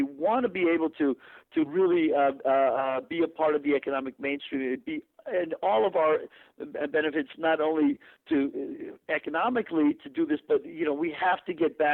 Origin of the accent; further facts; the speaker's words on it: Chicago, Illinois, United States; now in Los Angeles, United States; you know, I grew up in Chicago. I got my education there and did union organizing in Chicago.